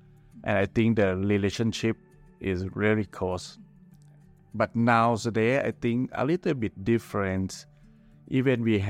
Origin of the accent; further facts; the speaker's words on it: Chiang Mai, Thailand; English is a second language; moved away as an adult; now in Bangkok, Thailand; Before that, I moved from Chiang Mai, my hometown, to work in Bangkok at the Bangkok Christian College for 3 years.